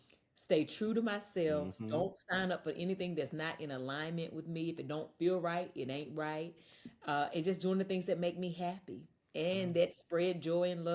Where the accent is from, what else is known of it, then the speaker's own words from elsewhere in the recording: North Carolina, United States; I'm from North Carolina. I'm from a very small town. You know, I used to cover my accent for many, many years and I don't do that anymore.